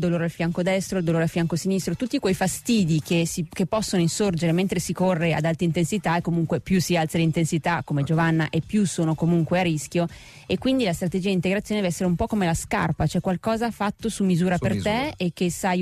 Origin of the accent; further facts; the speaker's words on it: Venice, Veneto, Italy; perché dovevo correre nella mia Venezia, perché sono veneziana